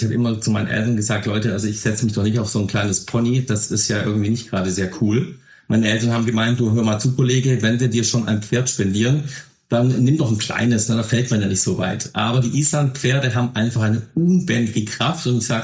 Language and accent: German; Baden-Württemberg, Germany; Und ich als Schwabe mag ja nicht, wenn was verloren geht und ich verliere.